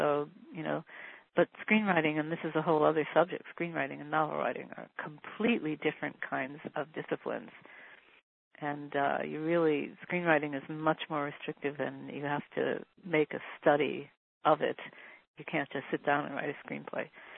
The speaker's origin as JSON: {"language": "English", "town": "Detroit", "region": "Michigan", "country": "United States", "tie": "born or raised there", "said": "back when I was in grade school 100 years ago, I was growing up in Detroit"}